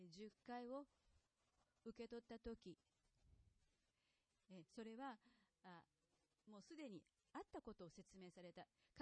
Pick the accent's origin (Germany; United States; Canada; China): United States; New York City, New York; 私の実家があるニューヨークシティの、消火栓に関わる法律を紹介しましたね。